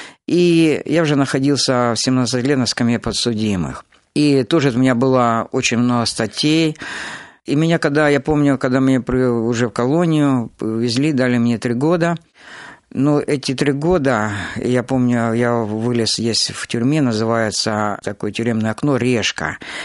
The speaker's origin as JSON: {"language": "Russian", "country": "Ukraine", "said": "как Алексей сказал, сам я родом из Украины"}